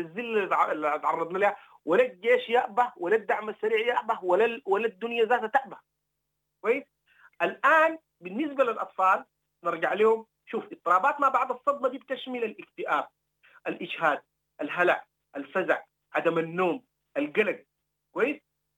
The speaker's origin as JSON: {"language": "Arabic", "country": "Sudan", "said": "لكن مرات بتكلم عن ألمي أنا كمواطن سوداني."}